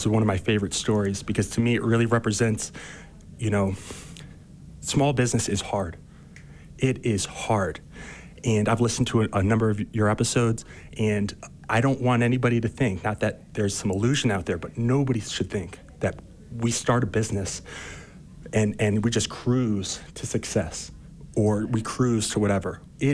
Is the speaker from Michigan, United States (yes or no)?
no; New York City, New York, United States; also born or lived in San Francisco; now in Park City, United States; Yeah, so I'm from New York City originally. I spent most of my life there before a brief pit stop in San Francisco.